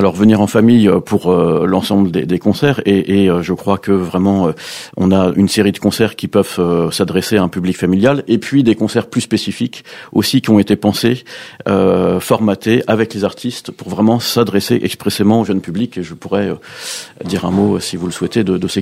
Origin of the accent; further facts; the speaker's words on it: Saint-Denis, Île-de-France, France; je viens de Saint-Denis et je vais y retourner en train